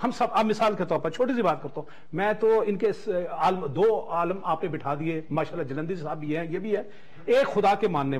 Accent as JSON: {"language": "Urdu", "town": "Quetta", "region": "Balochistan", "country": "Pakistan", "said": "میرا چونکہ کوئٹہ سے تعلق ہے، جس علمدار روڈ کی آپ بات کرتے میرے پڑوس میں تھا سبیل"}